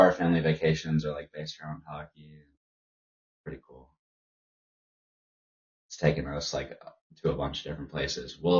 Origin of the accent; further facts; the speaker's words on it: Rogers, Minnesota, United States; I'm from Rogers, Minnesota. I've lived there for about a year now.